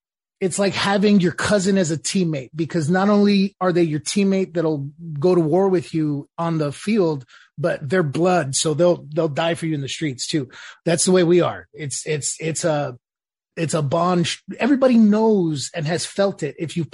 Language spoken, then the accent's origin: English; Los Angeles, California, United States; now in Nashville, United States; I am from Los Angeles, California, and I served with 2nd Battalion, 5th Marines in Ar-Ramadi, Iraq. I now live in Nashville, Tennessee.